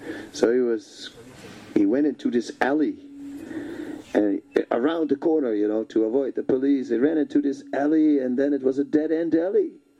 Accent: Netherlands; English is a second language; and, you know, I'm from the Netherlands, and the Dutch always make jokes about the Belgians, right?

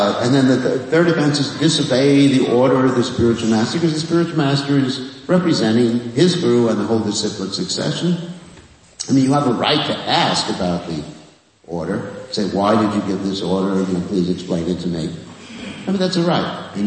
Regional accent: Fiji; Where I come, Fiji, I don't look Fijian, but somehow I come from Fiji.

